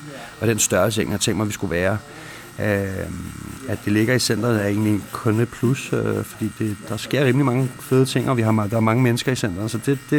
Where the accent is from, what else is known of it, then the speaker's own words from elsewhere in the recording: Karlslund, Zealand, Denmark; now in Greve, Denmark; Jeg har gået i skole i Solrød, og jeg er fra Karlslund primært, og bor i Greve.